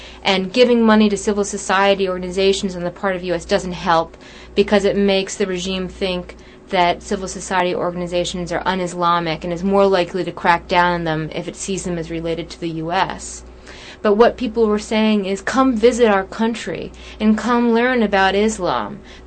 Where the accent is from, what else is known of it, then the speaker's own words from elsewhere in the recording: United States; these people seemed to be more infatuated with America than I am as an American.